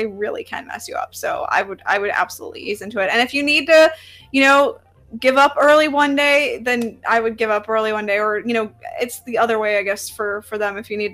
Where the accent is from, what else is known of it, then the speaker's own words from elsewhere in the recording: Midwest, United States; given that I came from the Midwest and now I'm on the Eastern time zone